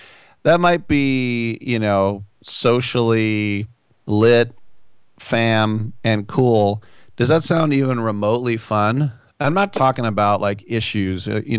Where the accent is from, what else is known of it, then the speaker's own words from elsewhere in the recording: Bentonville, Arkansas, United States; By the way, where is the headquarters of Walmart? Bentonville, Arkansas. That's right, my hometown.